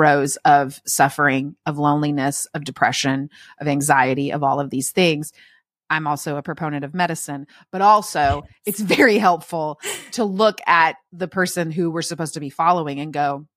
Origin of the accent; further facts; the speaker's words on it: Texas, United States; now in Alabama, United States; As a Texan, I care a lot about queso. Mm-hmm. I'm always going to prefer a yellow queso. I live in Alabama that doesn't care about yellow queso